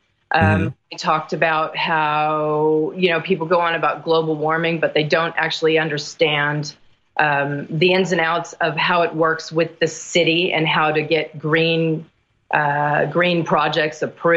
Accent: England, United Kingdom; now in United States; Why? You know, and it's interesting because when I left England

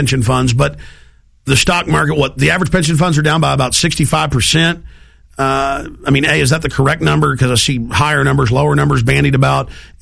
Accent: Dallas, Texas, United States; seen a little bit of the inside of this going on growing up in Dallas

